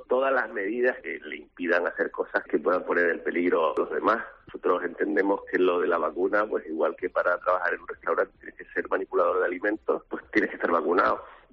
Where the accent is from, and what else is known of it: Canary Islands, Spain